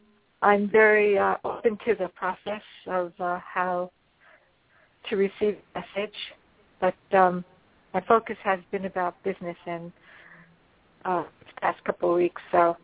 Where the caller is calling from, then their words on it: Los Angeles, California, United States; I'm calling from Los Angeles.